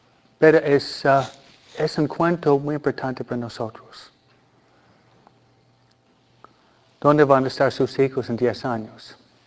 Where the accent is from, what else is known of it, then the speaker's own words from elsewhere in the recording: Michigan, United States; born there; Yo nací aquí. Ah, no en California, sino nací en Michigan, no Michoacán